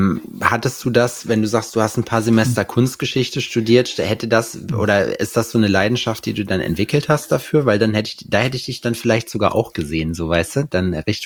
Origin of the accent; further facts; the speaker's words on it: North Rhine-Westphalia, Germany; ich komme ja auch hinten aus dem Ruhrgebiet.